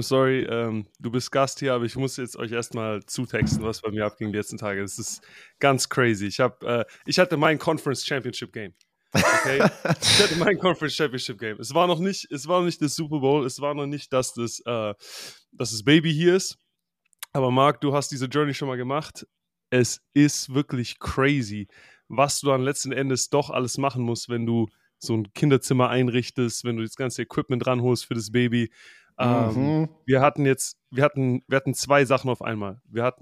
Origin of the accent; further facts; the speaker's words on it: Baden-Württemberg, Germany; ich als Schwabe